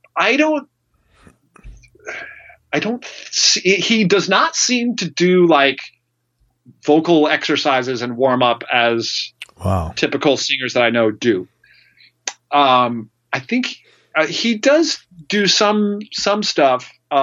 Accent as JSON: {"language": "English", "region": "Alaska", "country": "United States", "tie": "born or raised there", "said": "I hop into the – and thankfully, growing up in Alaska, tons of oil money."}